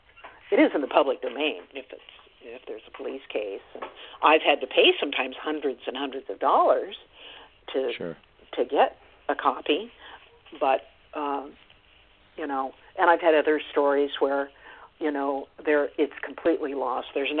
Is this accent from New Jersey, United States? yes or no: no; Corvallis, Oregon, United States; of course, I've been back to my hometown many, many times over the years, but I started going down every couple of months, and the first time I met with a group of about a dozen classmates, and just to talk about, you know, their memories of Dick, of the murder, and to talk about, you know, growing up in Corvallis.